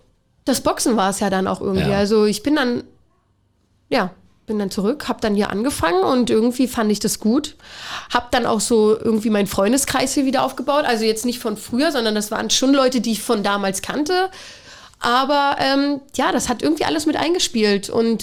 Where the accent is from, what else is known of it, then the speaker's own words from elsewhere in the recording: Cottbus, Brandenburg, Germany; moved away as an adult; Ja, ich bin auch mal weggegangen. Also nach dem Abi.